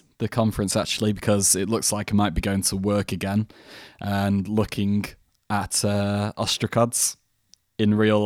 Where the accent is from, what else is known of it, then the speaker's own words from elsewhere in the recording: Yorkshire and the Humber, United Kingdom; So it's like the next town away from my hometown.